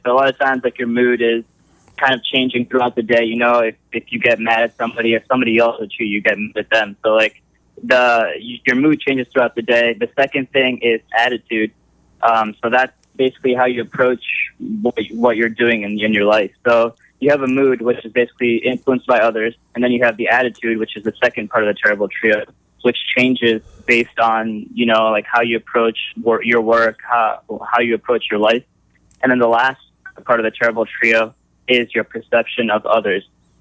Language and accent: English; Lewistown, Pennsylvania, United States; Okay. So I grew up in Lewistown, Pennsylvania.